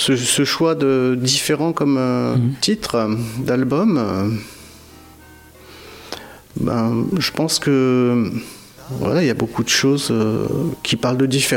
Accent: Brest, Brittany, France; Et moi je suis natif de Brest, donc breton.

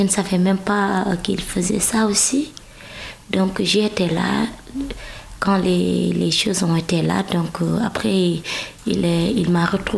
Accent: Senegal; En tant que Sénégalaise, moi, je peux ressentir ça. Alors que je ne suis pas française, je suis sénégalaise.

